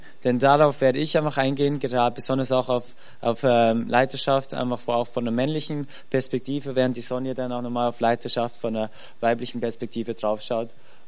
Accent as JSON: {"language": "German", "country": "Austria", "tie": "born or raised there", "also_born_or_lived": "Switzerland", "said": "Ich bin Schweizer, wie gesagt, der in Österreich aufgewachsen ist."}